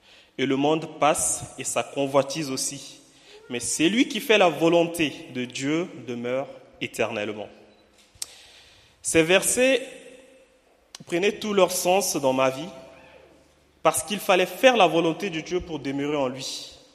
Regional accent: Chad; moved away as an adult; now in Toulouse, France; J'ai 30 ans, je suis tchadien de nationalité

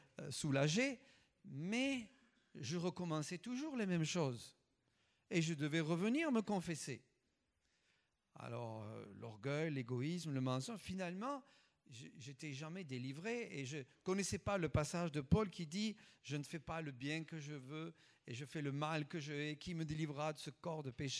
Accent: Toulouse, Occitanie, France; born there; also born or lived in Cazes; Je suis né à Toulouse, et puis j'ai fait des études d'architecture ici à Toulouse. Mais avant, j'habitais Cazes dans le Tarn.

